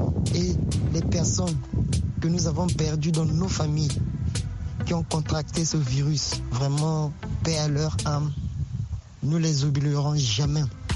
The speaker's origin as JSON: {"language": "French", "region": "Brazzaville", "country": "Republic of the Congo", "said": "Je suis congolais de Brazzaville."}